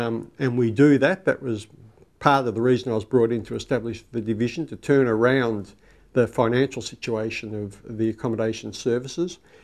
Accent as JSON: {"language": "English", "town": "Watsonia", "region": "Victoria", "country": "Australia", "said": "When I came to La Trobe in 1967, I came from a local suburb. I came from Watsonia."}